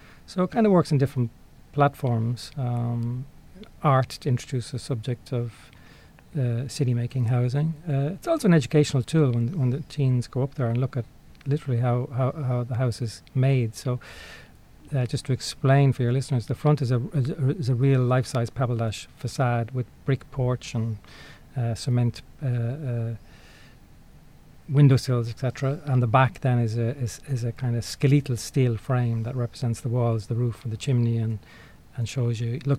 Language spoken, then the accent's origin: English; Dublin, Leinster, Ireland; And I grew up in one in Ballyfermot.